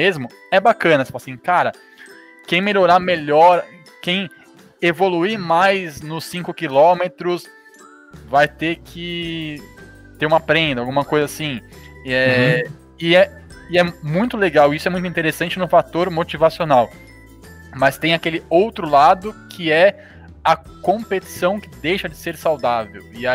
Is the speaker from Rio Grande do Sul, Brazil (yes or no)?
no; São Paulo, Brazil; Nós somos da cidade de São Paulo